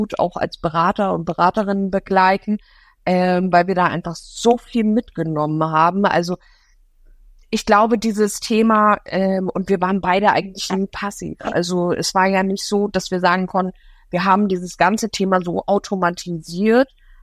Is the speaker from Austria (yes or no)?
no; Hamburg, Germany; wir sind beide Hamburger